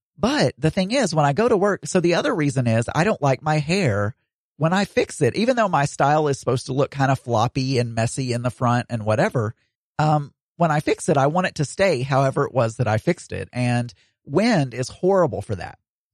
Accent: the South, United States; The main reason is I grew up in the South, you know, with all those good old boys who wear baseball caps

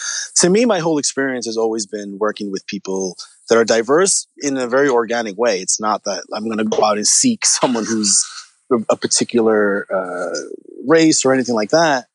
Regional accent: New York City, New York, United States; I'm from New York. I'm New Yorker. I'm from Spanish Harlem.

